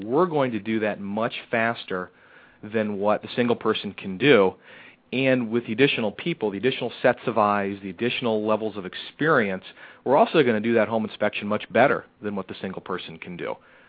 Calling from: Cincinnati, Ohio, United States; We're based in Cincinnati, Ohio.

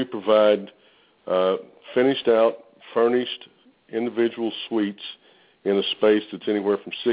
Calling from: New Braunfels, Texas, United States; I'm calling right now from New Braunfels, Texas.

